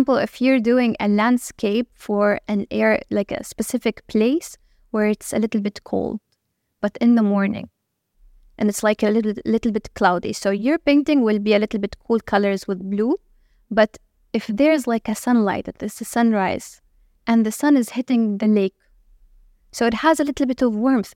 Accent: Suweida, As-Suwayda Governorate, Syria; English is a second language; my home in my home country, which is a city called Suweida

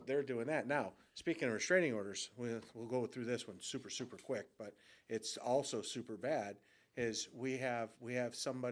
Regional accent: Cicero, Illinois, United States; I'm from Cicero. I'll call it out.

